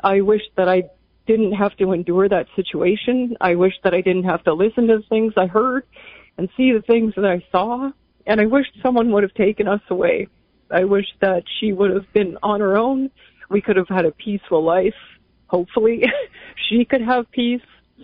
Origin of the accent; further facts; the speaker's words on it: Canada; moved away as an adult; now in United States; I'm from Canada.